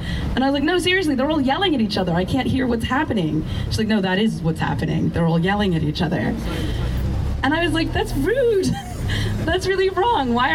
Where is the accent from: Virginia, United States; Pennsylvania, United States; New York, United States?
New York, United States; moved away as an adult; now in United Kingdom; I'm from New York. And, oh, good heavens. I've lived here for a long time. I got citizenship 5 years ago, 6 years ago now